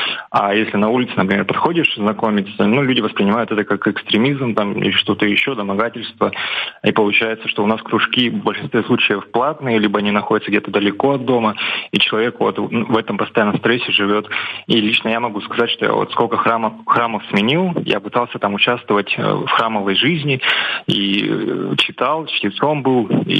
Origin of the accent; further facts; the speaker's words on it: Krasnodar Krai, Russia; Краснодарский край.